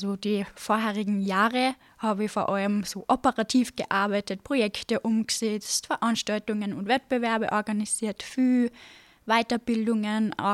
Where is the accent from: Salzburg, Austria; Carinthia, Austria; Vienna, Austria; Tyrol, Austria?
Salzburg, Austria; in St. Margareten, also bei uns im Lungau